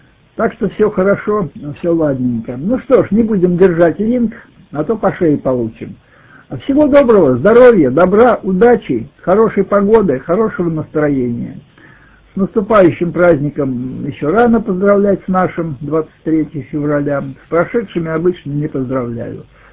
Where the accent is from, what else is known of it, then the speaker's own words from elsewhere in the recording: Russia; Я говорю, какой я москвач? Я 117 километров от Москвы.